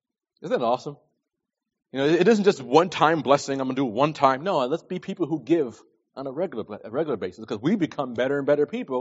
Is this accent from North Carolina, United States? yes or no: no; New York, United States; I'm from New York, okay? Trust me. New York is full of scam artists, okay?